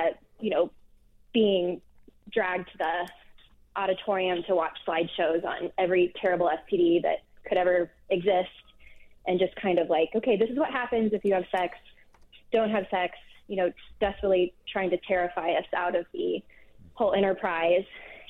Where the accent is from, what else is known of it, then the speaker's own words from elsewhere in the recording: Midwest, United States; growing up in the Midwest in the mid-90s, very much in the core of abstinence-only education